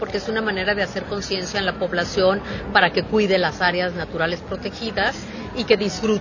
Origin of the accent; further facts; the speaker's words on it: Mexico; nosotros, que somos el recurso más importante a nivel nacional, que somos los mexicanos